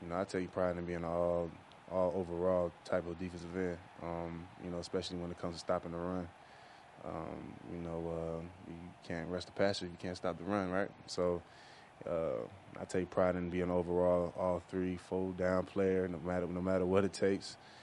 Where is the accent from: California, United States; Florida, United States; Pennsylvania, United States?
Florida, United States; Miami; You know, I mean, I've been a city guy all my life. I'm born and raised in Miami. Been there 25 years.